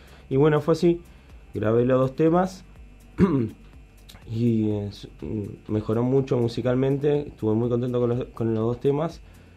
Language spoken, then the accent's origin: Spanish; Manga, Montevideo, Uruguay; Fue una banda de barrio, yo soy de Manga